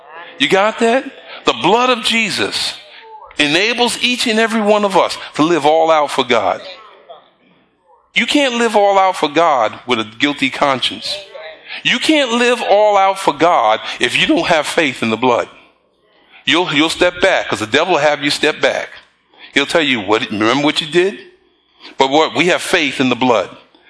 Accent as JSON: {"language": "English", "town": "Bronx", "region": "New York", "country": "United States", "tie": "born or raised there", "said": "Where I grew up in the Bronx, when I went up on the roof to go fly my pigeons, if I saw blood down in the stairway, you got away from there"}